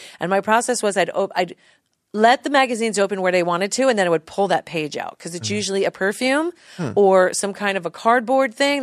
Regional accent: New Jersey, United States; Because growing up in New Jersey, it was huge.

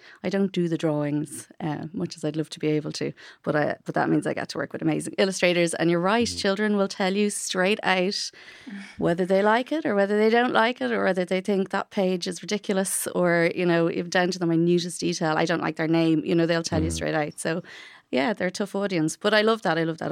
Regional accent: Bray, Leinster, Ireland; Okay, so I'm from Bray. Wasn't Tóca le Gaeilge, so have all my Gaeilge from Nínra right up to Gael School and beyond into university.

